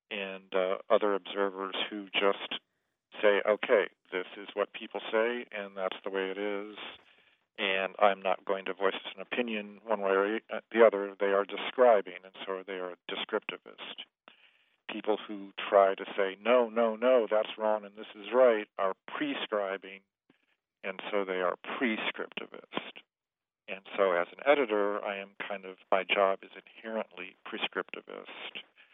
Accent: Michigan, United States; Right. Yeah, I grew up in Michigan.

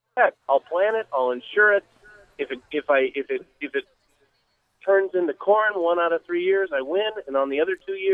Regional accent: Iowa, United States; I grew up in Iowa and around farmers my whole life

